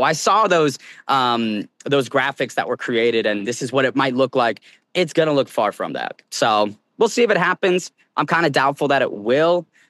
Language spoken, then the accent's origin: English; Phoenix, Arizona, United States; that's someone that's born and raised in Phoenix